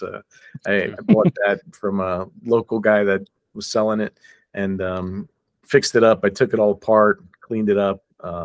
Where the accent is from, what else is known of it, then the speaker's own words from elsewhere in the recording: Newark, New Jersey, United States; So yeah, I grew up in Newark, New Jersey.